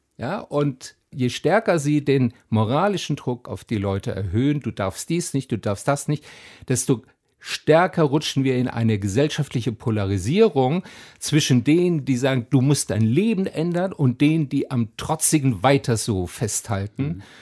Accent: Southwest Germany, Germany; ich komme aus dem Südwesten, wo es durchaus eine Faschingstradition gibt.

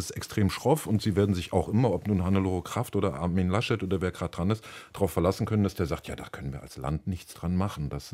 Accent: North Rhine-Westphalia, Germany; mit dem Ruhrgebiet, das, was mich wirklich bestürzt, dass das jetzt so der Ausreißer nach unten ist, bundesweit, meine Heimat

